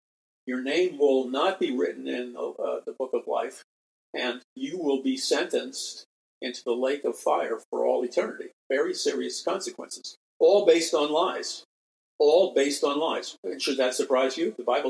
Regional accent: New York City, New York, United States; I'm from New York City.

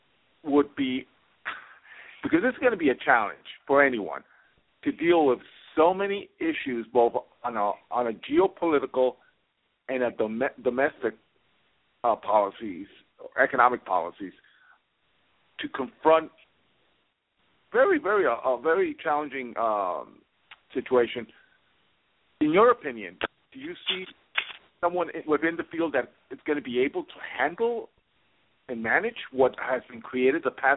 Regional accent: New York City, New York, United States; As a New Yorker, I can tell you that there's a difference.

